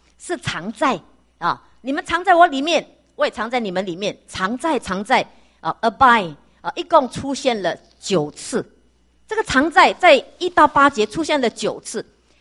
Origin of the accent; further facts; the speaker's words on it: Malaysia; 我去年回我的家乡是在马来西亚，我是来自马来西亚。